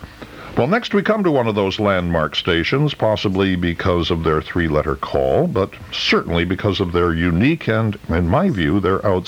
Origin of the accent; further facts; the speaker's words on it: Vermont, United States; when I was growing up in Vermont, I would strain to hear KFI on this frequency.